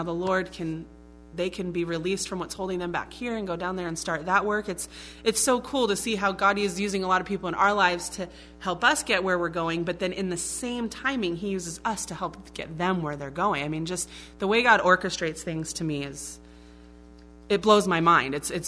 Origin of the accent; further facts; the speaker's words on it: Colorado, United States; also born or lived in Southern California; now in Maine, United States; I grew up in Colorado, where the sun shines more than any other place in the United States.